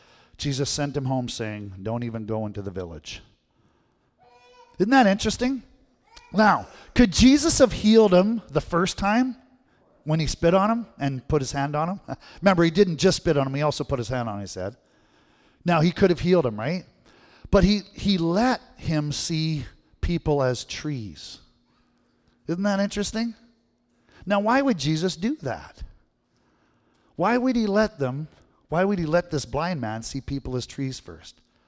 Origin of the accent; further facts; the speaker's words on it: Manitoba, Canada; Honestly, I grew up in Manitoba, and I'm a little jealous because I think Saskatchewan has the biggest tree between our two provinces.